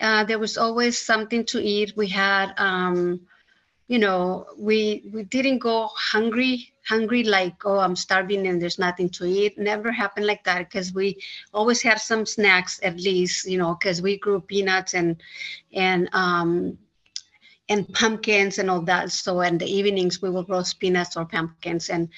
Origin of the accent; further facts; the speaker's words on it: Mexico; I grew up in Mexico. I was born in Mexico and grew up in Mexico. And when I was a child, we were 9 siblings and mom and dad. So it was 11 people in our house.